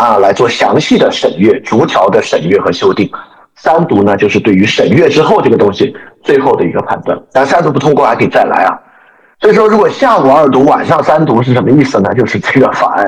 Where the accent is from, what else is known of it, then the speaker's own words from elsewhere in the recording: China; 我们了解太阳花学运对一个中国人也有另外一部分的意义